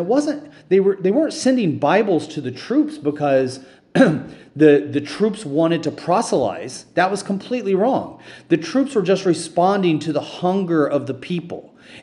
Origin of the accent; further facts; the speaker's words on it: United States; when I say we, I'm talking about as an American.